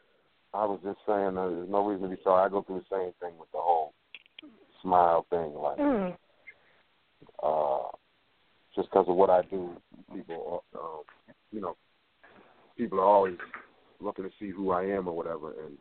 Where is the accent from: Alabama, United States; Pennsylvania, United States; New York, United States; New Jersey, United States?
New York, United States; But I'm also from New York, so it's my I feel like we get misjudged sometimes.